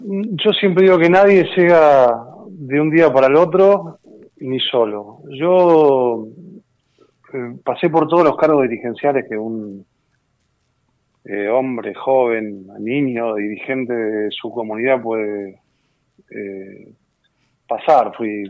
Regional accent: Argentina; yo soy argentino.

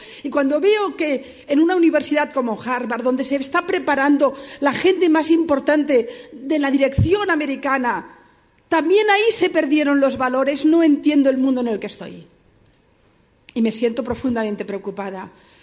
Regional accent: Barcelona, Catalonia, Spain; Y yo vengo de Barcelona, mi ciudad

